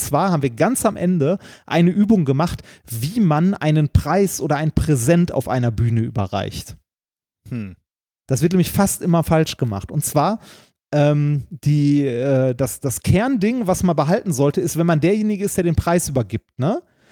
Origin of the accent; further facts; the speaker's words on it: North Rhine-Westphalia, Germany; ich komme aus dem Ruhrgebiet, ich mache keine Ausspracheübungen. Ich habe das akzeptiert, dass es halt scheiße klingt.